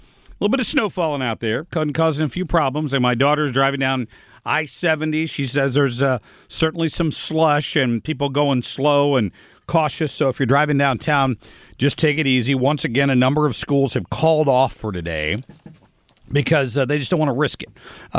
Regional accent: Cincinnati, Ohio, United States; because I grew up in Cincinnati, I'd get on and I'd turn on a 700 WLW out of Cincinnati

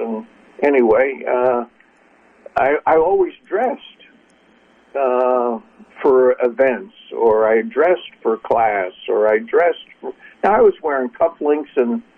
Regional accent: Connecticut, United States; Well, I grew up in Connecticut, you know, New England, very conservative

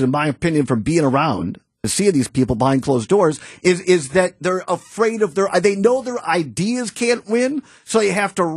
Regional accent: Wisconsin, United States; I grew up in Southwest Wisconsin. My paternal grandparents were dairy farmers for over 40 years.

